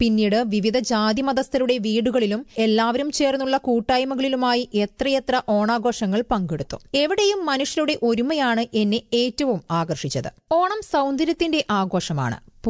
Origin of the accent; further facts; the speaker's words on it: Puri, Odisha, India; എന്റെ നാടായ ഒഡീഷയിലുമുണ്ട്. ക്ഷേത്രനഗരമായ പുരിയിലാണ് ഞാൻ ജനിച്ചത്.